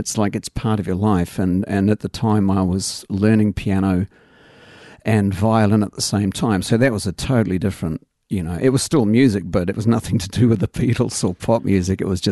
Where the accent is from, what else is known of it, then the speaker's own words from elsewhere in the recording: England, United Kingdom; Probably in childhood, growing up in England